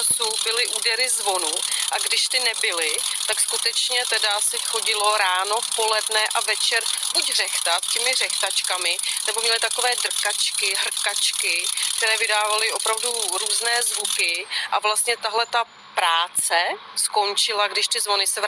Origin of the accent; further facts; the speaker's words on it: Plzeň, Plzeň Region, Czechia; U nás v Plzni